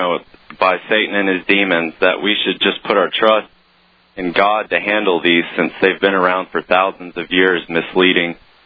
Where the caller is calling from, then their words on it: North Carolina, United States; North Carolina, Alex.